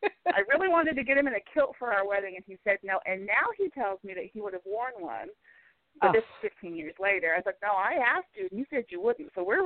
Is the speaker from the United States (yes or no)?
yes; California, United States; I grew up in California, about 40 minutes away from San Francisco, so that's one of my favorite cities.